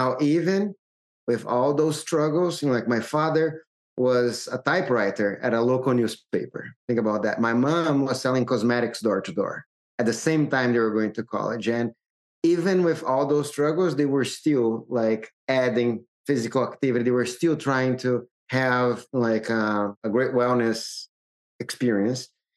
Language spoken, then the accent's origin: English; Brazil; English is a second language; like I'm originally from Brazil and like come from a modest family.